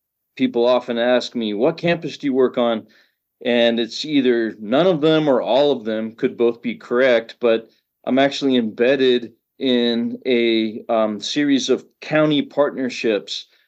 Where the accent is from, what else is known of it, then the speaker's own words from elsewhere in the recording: Florida, United States; I grew up in Central Florida catching snakes and lizards.